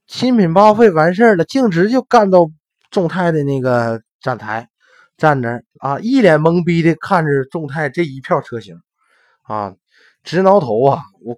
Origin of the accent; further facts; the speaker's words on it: China; 作为一个中国人吧